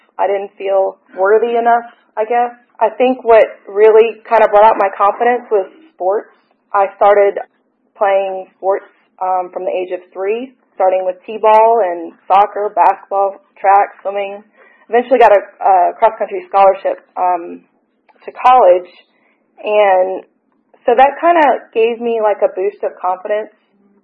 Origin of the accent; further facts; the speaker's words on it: Georgia, United States; also born or lived in Seattle; So I grew up with a big family, and I moved down to Georgia when I was about 9